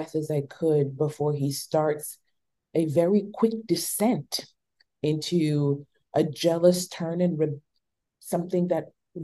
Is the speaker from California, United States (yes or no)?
no; Southbridge, Massachusetts, United States; if somebody asks me where's my hometown, it's Southbridge, Massachusetts.